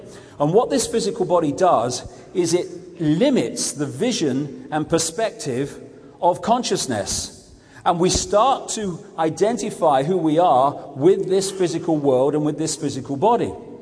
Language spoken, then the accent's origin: English; Leicester, East Midlands, United Kingdom; born there; I was born in Leicester in 1952.